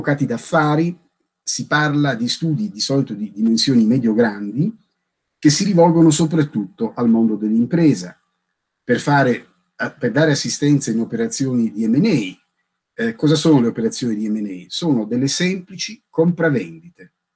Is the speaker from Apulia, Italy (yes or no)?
yes; Bari, Apulia, Italy; moved away; io vivo fuori Bari da ormai 30-40 anni, ma sono barese